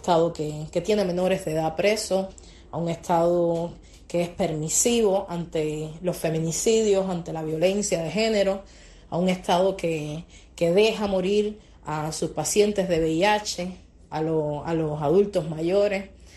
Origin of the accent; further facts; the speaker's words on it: Guantánamo, Cuba; soy actriz y activista cubana, soy exactamente de Guantánamo, soy guantanamera.